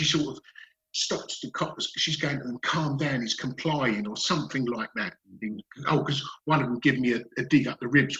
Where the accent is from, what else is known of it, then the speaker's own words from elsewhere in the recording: Dagenham, London, United Kingdom; I grew up in Dagenham in Essex, working class family, single parent family.